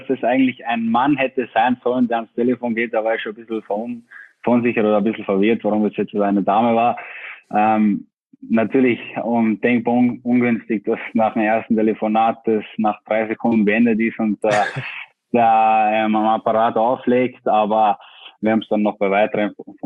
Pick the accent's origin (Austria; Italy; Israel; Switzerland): Austria; accent: Austrian